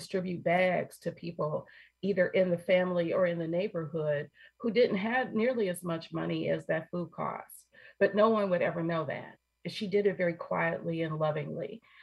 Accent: Cleveland, Ohio, United States; And I grew up in Cleveland, Ohio.

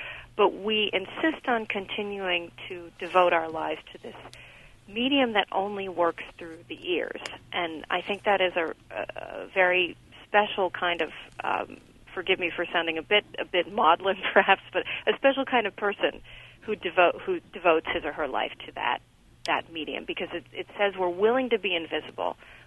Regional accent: Connecticut, United States; And I was on a two-day train trip back home to New York City, and I'm from suburban Connecticut, so that was where I was heading eventually.

